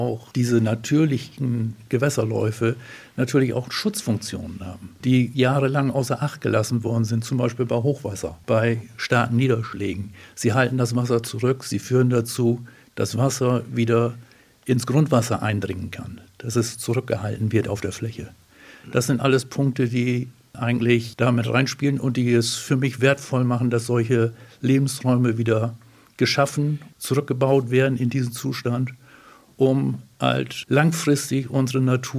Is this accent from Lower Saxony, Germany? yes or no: yes; Lower Saxony, Germany; ich bin ein Kind vom Bauernhof aus Ostfriesland.